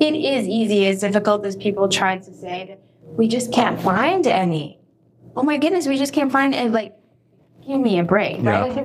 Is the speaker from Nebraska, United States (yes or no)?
no; New York City, New York, United States; I came in with college credit. I was from New York City. I was cultured, right?